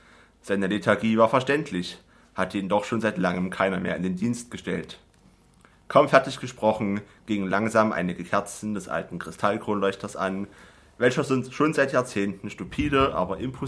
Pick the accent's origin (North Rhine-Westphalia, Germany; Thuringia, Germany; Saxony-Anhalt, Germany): Thuringia, Germany; Gera; ich komme ursprünglich aus Gera, lebe jetzt in Jena und studiere dort auch und bin heute in Erfurt.